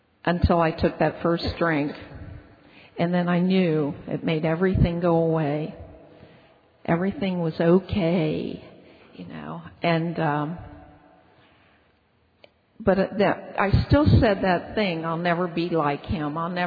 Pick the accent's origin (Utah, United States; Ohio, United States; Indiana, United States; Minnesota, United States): Ohio, United States; Cincinnati; I grew up in Cincinnati, Ohio